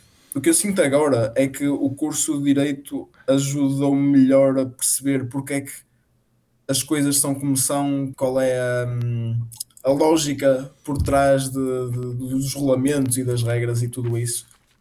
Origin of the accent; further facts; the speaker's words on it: Braga, Portugal; Eu nasci e cresci em Braga, depois também andei na universidade em Braga e tudo isso.